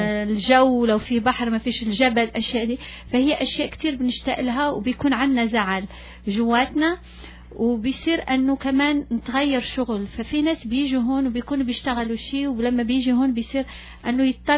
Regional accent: Morocco; أنا مغربية فالعربية الفصحى بعد المرات بنغلط يعني فبس بدي أقولها أول شيء أنه لأنه لو تكلمت بالمغربي ما غيفهموش

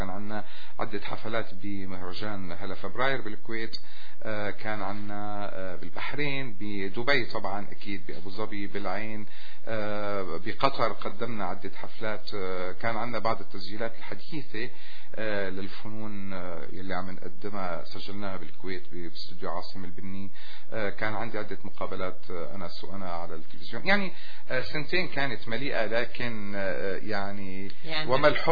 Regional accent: Damascus, Damascus Governorate, Syria; now in Montreal, Canada; لا انا سوري دمشقي الهوى جدا ويعني جنسيتي كندية لكن سوري

